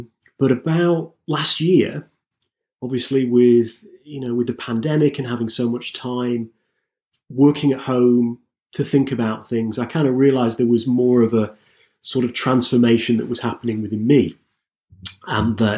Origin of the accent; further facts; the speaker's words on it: Nottingham, East Midlands, United Kingdom; also born or lived in New York; And then I came back from there, back to my hometown around Nottingham. And obviously to go from sort of New York to Nottingham, you know, a huge culture shock